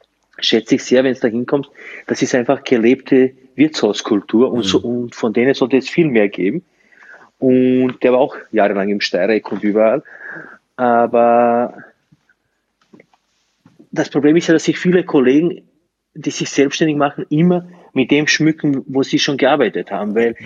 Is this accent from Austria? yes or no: yes; Burgenland, Austria; was mache ich als Burgenländer dabei?